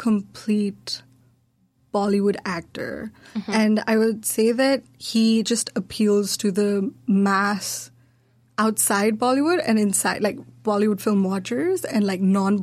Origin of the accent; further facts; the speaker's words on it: Nepal; now in New Zealand; Yeah, I'm from Nepal and I like films.